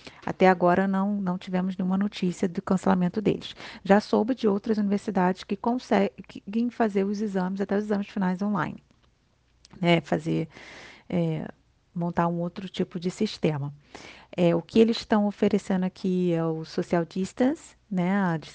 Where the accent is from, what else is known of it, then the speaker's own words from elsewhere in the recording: Brazil; now in Canada; Eu, como brasileira, jamais imaginaria alguém ser convidado do dia para a noite